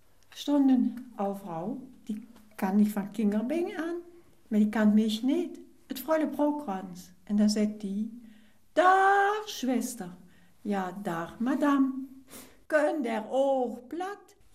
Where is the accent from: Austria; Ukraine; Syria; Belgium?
Belgium; Herbestal, Wallonia; also born or lived in Düsseldorf area, Germany; Ich war anderthalb Jahre alt. Da sind wir in der Dorf von meiner Vater getrocknet nach Herbestal. Ja. Da bin ich dann auch aufgewachsen und noch in die Schule gegangen.